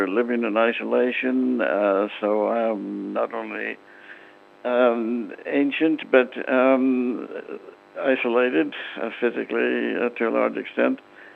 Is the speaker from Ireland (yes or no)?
yes; Ramelton, County Donegal, Ireland; I was going to spend time back in my hometown of Remelton, among other places.